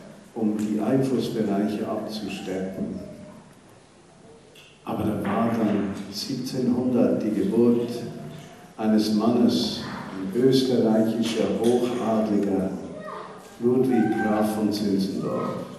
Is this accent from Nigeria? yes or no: no; Switzerland; Als Schweizer darf ich das sagen, weil ich ja nichts zu sagen habe.